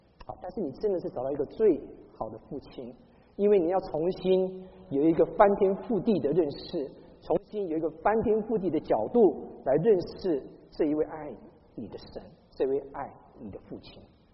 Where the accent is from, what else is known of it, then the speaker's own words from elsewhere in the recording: Taiwan; now in United States; 我是从国内来的，我不是从国内来的哈，我是从台湾来的。我们从台湾来呢